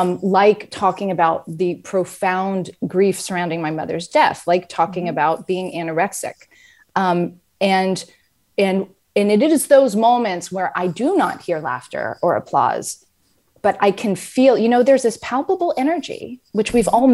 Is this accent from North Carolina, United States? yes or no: no; Atlanta, Georgia, United States; I went to North Springs High School in Atlanta, Georgia